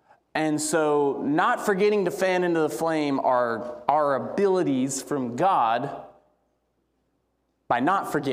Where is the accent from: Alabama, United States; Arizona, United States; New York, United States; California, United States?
Alabama, United States; I'm more of a Gulf guy. I grew up in Alabama, so I prefer going to Florida.